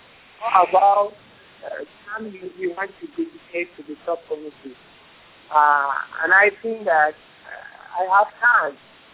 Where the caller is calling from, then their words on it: Cameroon; Yes, Victor, Donna, I'm speaking from Cameroon.